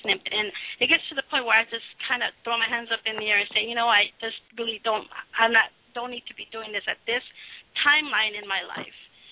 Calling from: Tucson, Arizona, United States; I'm calling from Tucson, Arizona.

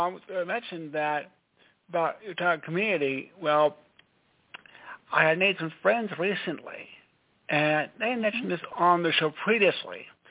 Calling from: Stamford, Connecticut, United States; Stanford, Connecticut.

